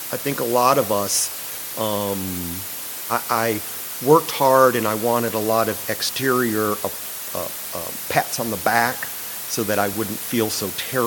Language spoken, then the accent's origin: English; Cincinnati, Ohio, United States; Growing up in Cincinnati, Ohio.